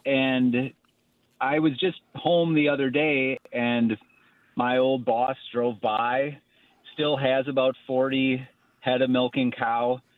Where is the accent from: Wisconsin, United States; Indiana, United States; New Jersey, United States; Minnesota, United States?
Wisconsin, United States; now in Madison, United States; So I grew up in Dodge County and worked on the neighbor's farm. I was surrounded by farms